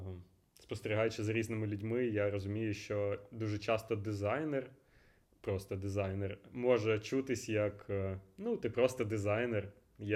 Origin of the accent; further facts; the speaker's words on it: Kyiv, Ukraine; Я з Києва і зараз знаходжусь в Києві.